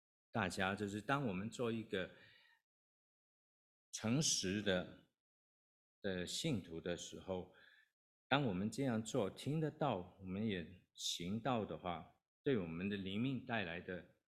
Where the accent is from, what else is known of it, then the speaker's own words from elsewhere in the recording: Guangdong, China; accent: Cantonese; 我们广东话就是过了，就是这个意思啊。